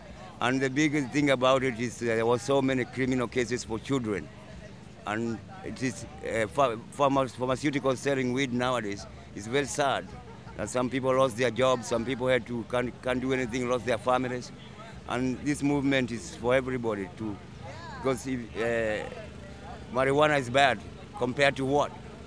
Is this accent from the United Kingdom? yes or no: no; Kenya; moved away; I'm from Kenya. I've been here 35 years.